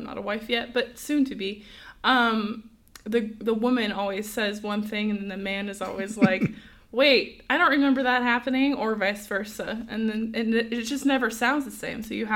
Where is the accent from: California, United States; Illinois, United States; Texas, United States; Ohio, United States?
California, United States; moved away as an adult; so I am from California, and God asked me to move to South Carolina the year prior before we met, and I bravely said yes, and I moved over there, and I didn't know anyone